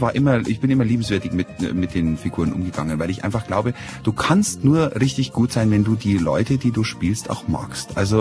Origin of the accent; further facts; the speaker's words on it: Kaufbeuren, Bavaria, Germany; also born or lived in Seefeld am Ammersee / Herrsching; Geboren bin ich eigentlich am Ammersee, und zwar in der Nähe von, also in Seefeld am Ammersee, also habe dann in Herrsching gewohnt die ersten 3 Jahre. Mein Vater war zu dieser Zeit Soldat und so hat uns das Leben dann irgendwann nach Kaufbeuren gebracht und dort sind wir auch mehrfach umgezogen